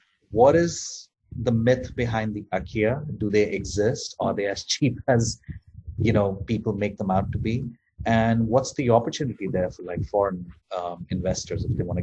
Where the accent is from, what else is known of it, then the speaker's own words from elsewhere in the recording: India; because if you look at, say, I come from India, or I have friends in the Philippines or other countries